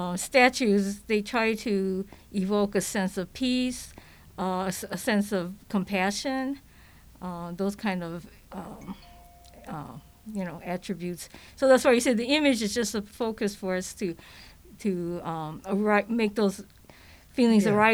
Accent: Chicago, Illinois, United States; born there; I was born in Chicago when my parents lived on the South Side, like many Japanese Americans getting out of the camp.

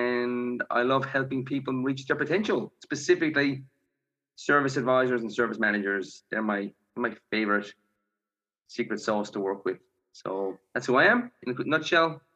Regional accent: Ireland; now in Melbourne, Australia; I'm an Irishman living in Melbourne, Australia.

